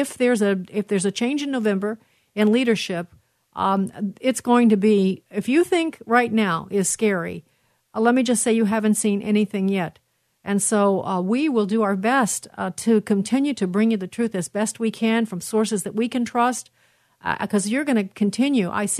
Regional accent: Chicago, Illinois, United States; I just talked to a friend of mine in Illinois. You know, Chicago is my hometown, and it's frightening to me what's happening there.

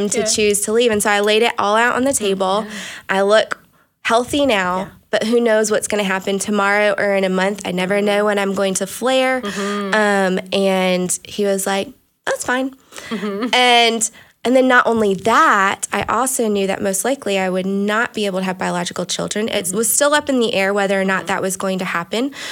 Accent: Florida, United States; I grew up in South Florida and dealt with persecution even as a young teenager.

